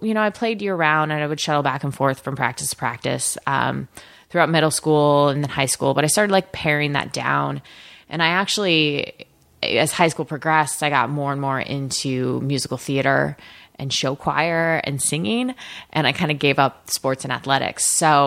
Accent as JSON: {"language": "English", "town": "Portland", "region": "Oregon", "country": "United States", "tie": "born or raised there", "said": "I grew up in Portland, Oregon."}